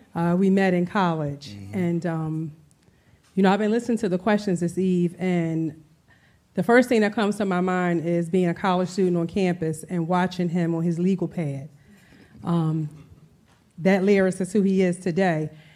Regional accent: Philadelphia, Pennsylvania, United States; I'm also from South Philadelphia. Our families are connected, actually.

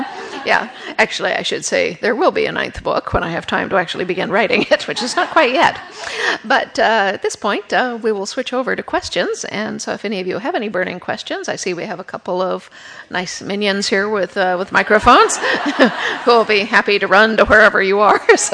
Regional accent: United States; being an American

